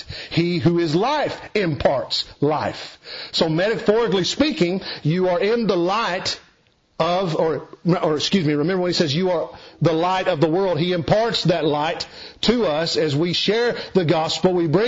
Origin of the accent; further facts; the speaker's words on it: Kentucky, United States; I remember growing up in East Kentucky